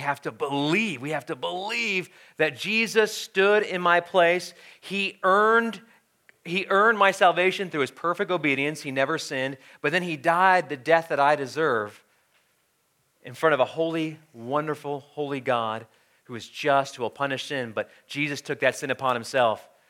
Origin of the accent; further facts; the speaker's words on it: Midwest, United States; You know, I grew up in the Midwest.